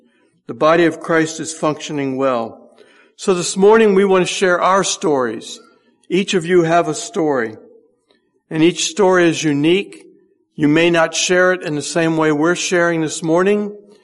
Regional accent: Denbigh, Virginia, United States; born there; I was born in Denby, Virginia. How many of you ever heard of Denby, Virginia? Oh, okay. It's very small square mileage area in the northern part of Newport News, Virginia

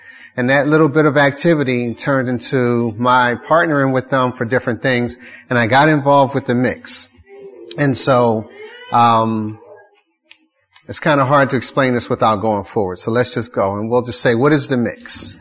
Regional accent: Philadelphia, Pennsylvania, United States; including my hometown in Philadelphia, West Philadelphia, looked like they had been bombed out

